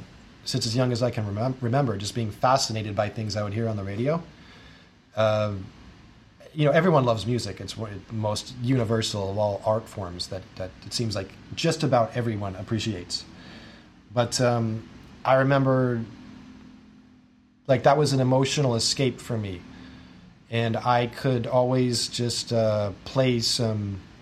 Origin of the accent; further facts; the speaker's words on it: Midwest, United States; So if I say to someone when I'm traveling, I'm from the Midwest, and they've never heard that term or doesn't know what it means, I explain it